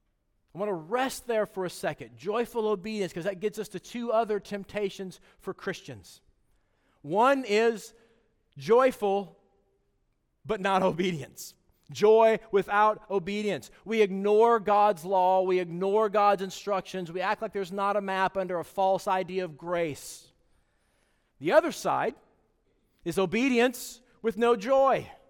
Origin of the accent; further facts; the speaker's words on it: the South, United States; sorry, but I'm from the South, so I say Baal because it's easier to remember.